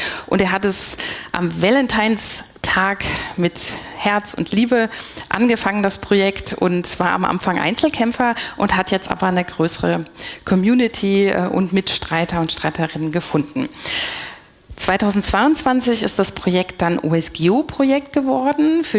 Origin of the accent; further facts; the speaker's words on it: Bonn, North Rhine-Westphalia, Germany; ich komme aus Bonn